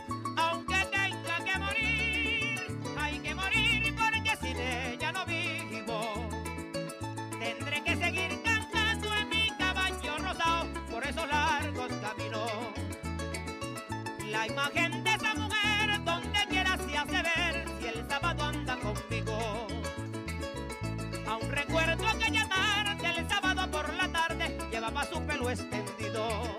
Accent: San Juan de los Morros, Guárico, Venezuela; French is a second language; San Juan de los Morros. Il s'appelle San Juan de los Morros parce qu'il y a une grande montagne très belle.

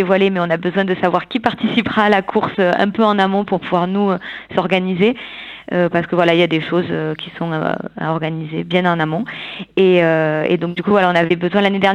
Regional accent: Occitanie, France; Enfin, moi, je suis du Lot et l'année dernière, j'ai participé.

